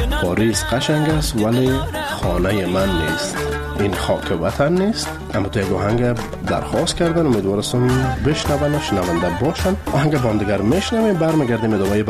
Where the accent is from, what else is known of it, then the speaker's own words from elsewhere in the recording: Herat, Afghanistan; از هرات هستم.